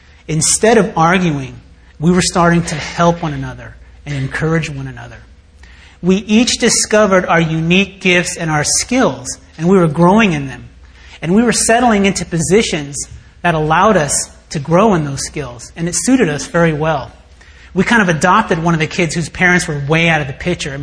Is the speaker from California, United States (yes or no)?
yes; Daly City, California, United States; I grew up in Daly City, and, well, I spent some years in Daly City